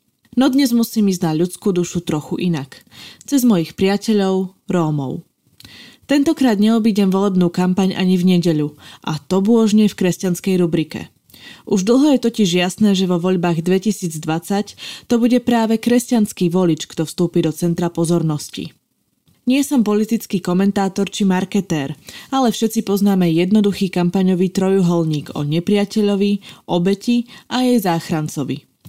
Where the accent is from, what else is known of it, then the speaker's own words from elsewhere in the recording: Žilina Region, Slovakia; Vyrastala som na Liptove